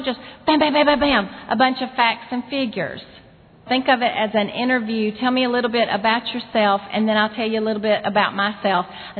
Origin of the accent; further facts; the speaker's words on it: Alabama, United States; Now, I'm from Alabama, and I only speak 2 languages, English and Southern. And ain't is in our vocabulary